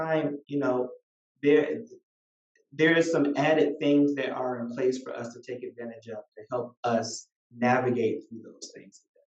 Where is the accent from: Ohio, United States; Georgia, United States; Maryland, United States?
Georgia, United States; I mean, I'm coming from South Georgia too